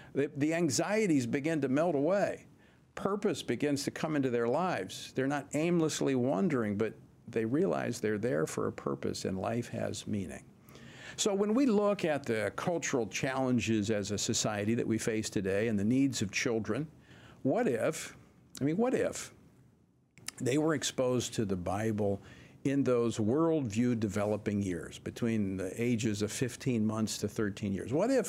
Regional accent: Ohio, United States; born there; We share that in common. I was born outside of Cincinnati.

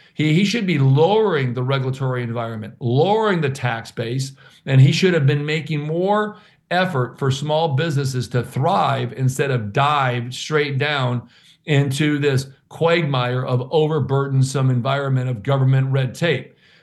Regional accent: Minnesota, United States; I grew up in Minnesota. I love Canadians. Heck, they were like my neighbors.

